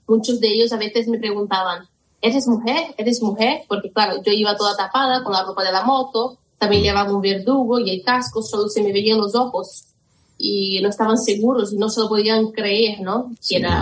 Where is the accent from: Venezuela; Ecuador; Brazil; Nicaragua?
Brazil; Spanish is a second language; para quien no sabe, soy brasileña, ¿no? De origen brasileña